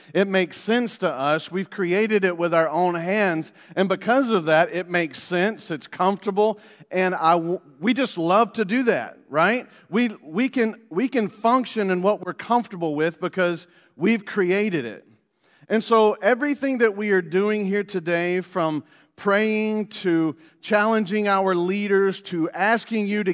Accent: the South, United States; Hey, I'm from the South, so, like, our pastors down South, man, they throw hankies around

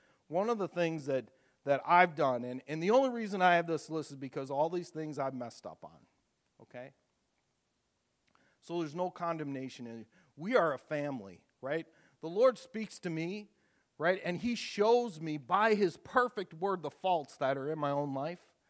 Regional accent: Tulsa, Oklahoma, United States; We're from Oklahoma, Tulsa, Oklahoma.

